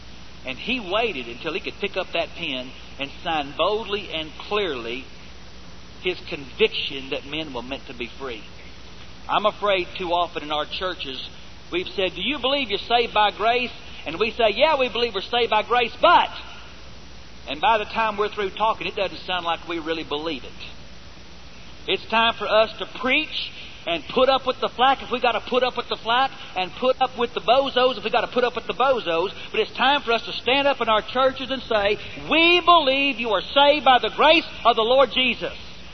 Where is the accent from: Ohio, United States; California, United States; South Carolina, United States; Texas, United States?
Texas, United States; Dallas; I grew up in a racist church. I grew up in South Dallas during a time they called white flight